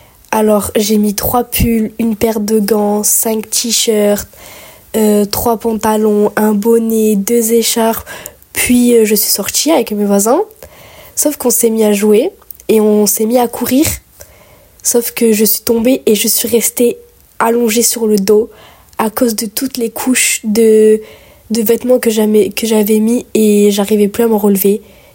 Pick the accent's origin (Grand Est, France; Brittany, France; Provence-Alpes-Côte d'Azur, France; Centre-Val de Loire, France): Provence-Alpes-Côte d'Azur, France; Avignon; born there; now in Portes-lès-Valence, France; d'origine turque algérienne. Je parle un peu ces deux langues. Je les comprends plus que je ne les parle. Je suis née à Avignon. J'ai déménagé à Port-les-Valence il y a 4 ans. J'y vis encore en ce moment.